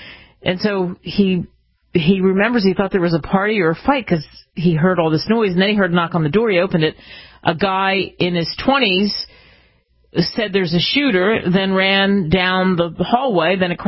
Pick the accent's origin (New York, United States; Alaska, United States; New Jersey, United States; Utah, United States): New Jersey, United States; since I'm from Jersey and some of you are from Jersey, nothing like